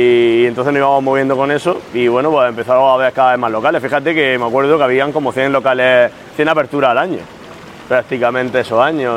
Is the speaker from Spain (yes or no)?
yes; Cartagena, Region of Murcia, Spain; Yo de aquí, de Cartagena, pero bueno, yo nací en el barrio de los Dolores, en un barrio de la periferia